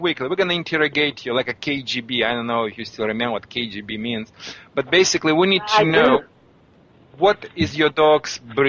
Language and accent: English; Russia; English is a second language; I'm from Russia. Yeah, it's a huge country.